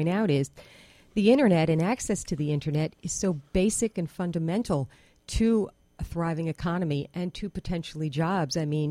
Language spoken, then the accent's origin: English; Greenville, New York, United States; I'm from Greenville, and my partner is from the Durham, town of Durham.